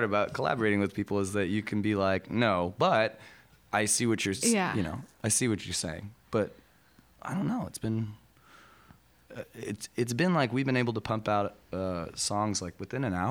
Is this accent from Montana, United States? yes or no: no; Austin, Texas, United States; Austin's wonderful. It's a huge honor. I mean, don't get me wrong. It's my hometown. I like live and breathe that place and always have.